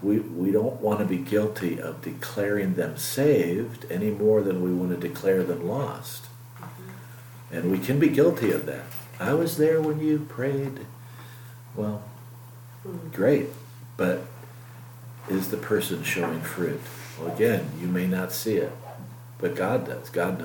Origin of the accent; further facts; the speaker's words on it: Salt Lake City, Utah, United States; People would always ask you when you said I'm from Salt Lake, are you Mormon?